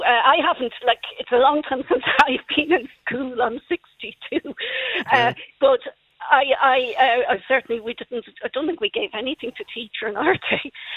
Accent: Milltown, County Galway, Ireland; I'm from Milltown.

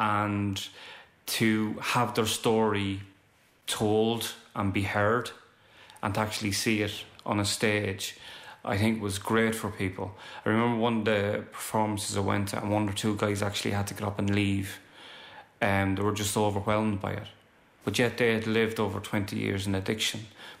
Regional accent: Dublin, Leinster, Ireland; I grew up in Dolphin House, therefore I started experimenting at 11, 12, 13.

